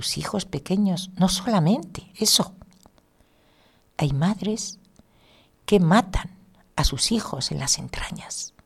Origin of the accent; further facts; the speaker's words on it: Villovela, Castile and León, Spain; en mi pueblo, en Villovela, un pueblo pequeñísimo de Segovia